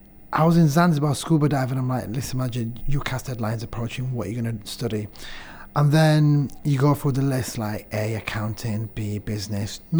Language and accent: English; Sheffield, Yorkshire and the Humber, United Kingdom; because I grew up in Sheffield and not a lot of people from my area went to university at all